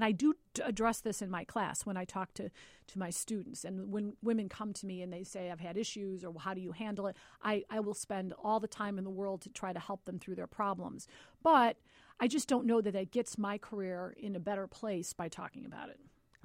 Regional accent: Berwyn, Illinois, United States; I was a kid from Berwyn, so I wanted to make

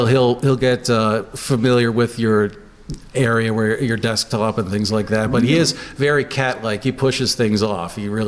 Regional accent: Johnstown, Pennsylvania, United States; born there; born in Johnstown, did my undergrad at Penn State, did graduate work, neuroscience at UCLA.

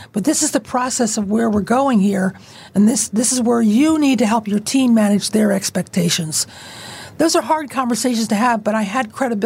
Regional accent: Abington, United States; Abington's my hometown.

